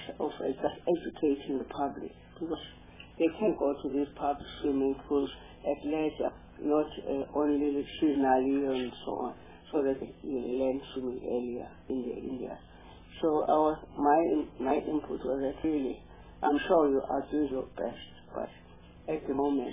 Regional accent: Durban, KwaZulu-Natal, South Africa; I mean, I come from Durban.

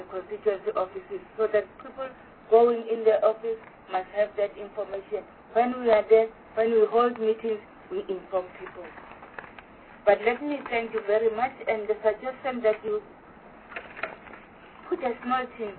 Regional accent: Mpumalanga, South Africa; If I say I'm from Mpumalanga

